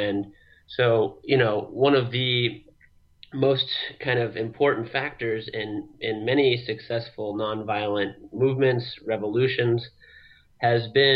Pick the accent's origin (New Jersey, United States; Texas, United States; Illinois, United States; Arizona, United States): Illinois, United States; Peoria; I'm from, like you said, I'm from Peoria originally, and grew up there